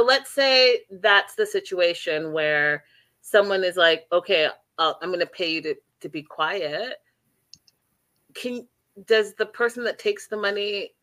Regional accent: Canada; I know I'm Canadian and she's living in my hometown

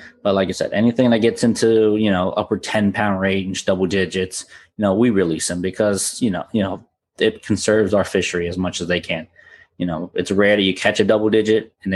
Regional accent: Florida, United States; I like the marsh, the flats. It's what I grew up on in Florida.

